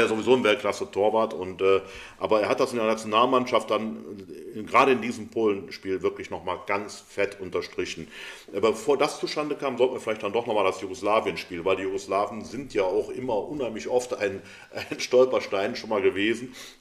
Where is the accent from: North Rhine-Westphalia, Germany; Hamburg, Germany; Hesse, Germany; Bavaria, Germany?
North Rhine-Westphalia, Germany; Cologne; Und jetzt bin ich ja als Kölner jetzt eigentlich unverdächtig, ein Düsseldorfer Fan zu sein.